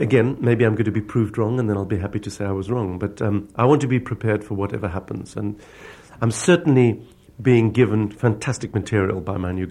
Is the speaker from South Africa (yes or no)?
yes; South Africa; As a South African optimist, that means that I expect the worst